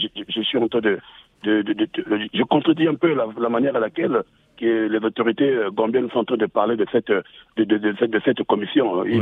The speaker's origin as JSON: {"language": "French", "country": "Republic of the Congo", "said": "moi je suis du Congo-Brazzaville, c'est mon voisin d'en face."}